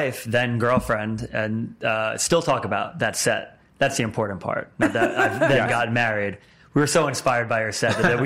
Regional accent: New Jersey, United States; I'm from Jersey as well.

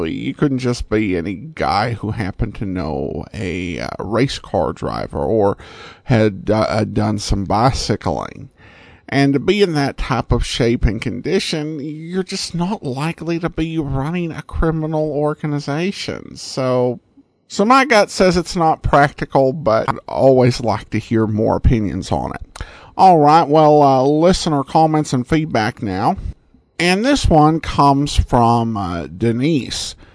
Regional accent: Indiana, United States; it was made for a while in my hometown and was very popular in Indiana and neighboring states back in the 40s and 50s.

